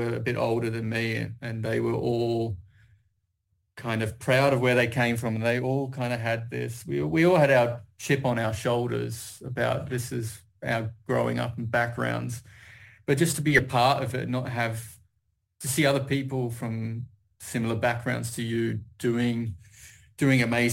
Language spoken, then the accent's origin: English; Logan, Queensland, Australia; also born or lived in United Kingdom; Like primarily, I grew up in Logan, very working class community. And then I left and spent some time in the UK.